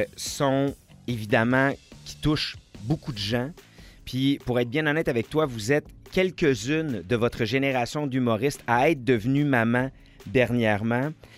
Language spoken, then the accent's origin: French; Quebec City, Quebec, Canada; Non, moi, je suis de Québec pur et dur